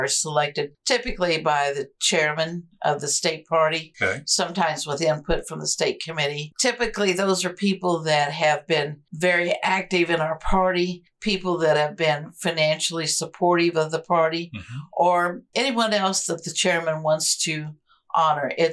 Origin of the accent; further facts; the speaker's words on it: Missouri, United States; You know, we're from Missouri. We're not used to seeing celebrities.